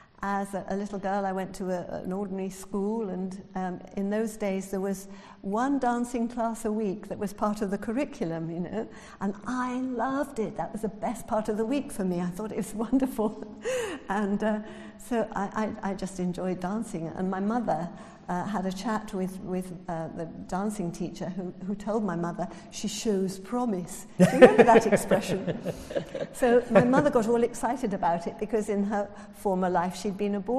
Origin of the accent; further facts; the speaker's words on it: Liverpool, North West England, United Kingdom; I come from Liverpool, you see, so I'm a Scouser